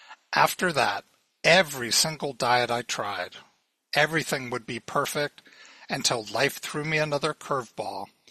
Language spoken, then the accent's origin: English; Washington, District of Columbia, United States; moved away as an adult; we were married and moved away from my hometown of Washington, D.C. to Colorado.